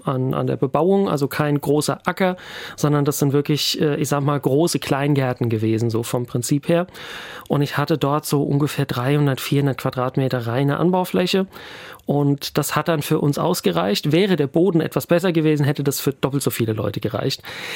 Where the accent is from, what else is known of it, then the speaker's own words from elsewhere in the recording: Hesse, Germany; mit dem Land Hessen oder mit dem Kreis Offenbach, wo ich herkomme